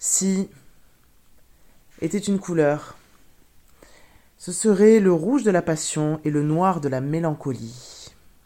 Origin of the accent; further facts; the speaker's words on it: Toulouse, Occitanie, France; moved away as an adult; now in Berlin, Germany; parce que je viens de Toulouse. J'ai passé 26 ans à Toulouse. Puis, je suis venue vivre à Berlin en 2010.